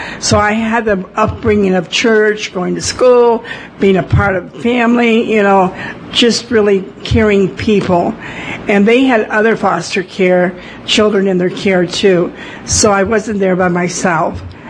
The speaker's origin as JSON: {"language": "English", "region": "Midwest", "country": "United States", "tie": "born or raised there", "said": "I was born and raised in the Midwest, okay, and even got married with two of the husbands in the Midwest."}